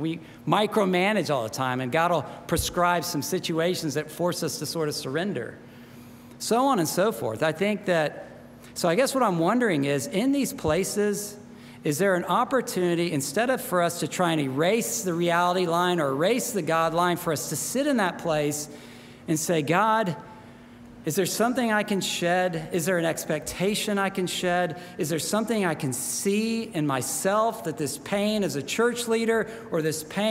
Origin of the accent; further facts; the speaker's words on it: the South, United States; Very honestly, I'm from the South